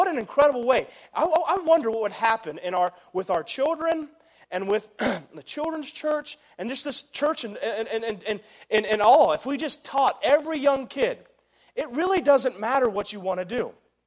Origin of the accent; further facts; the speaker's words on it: Ohio, United States; So anyways, I grew up in Ohio, so it's a little colder up there.